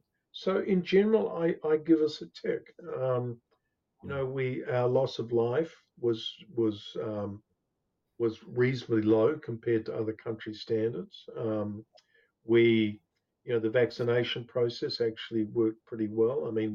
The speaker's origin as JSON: {"language": "English", "country": "Australia", "said": "being an Australian and seeing how, you know, people rallied together"}